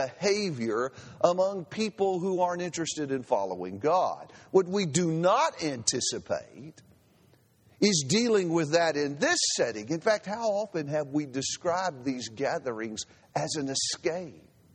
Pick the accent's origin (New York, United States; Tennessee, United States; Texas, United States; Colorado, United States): Texas, United States; Houston; also born or lived in Beaumont; You know, I spent most of my life on the Southeast Texas coast. I grew up in Houston and preached for Beaumont for 10 years.